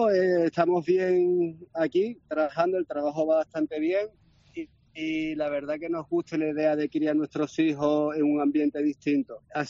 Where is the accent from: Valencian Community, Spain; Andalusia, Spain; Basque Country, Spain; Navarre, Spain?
Andalusia, Spain; Cádiz; Cádiz, como buen gaditano, yo la llevo siempre en el alma porque la verdad es que es una tierra maravillosa, pero me conformo con pasar 3 o 4 meses al año allí. Fue el resto del año 8 meses aquí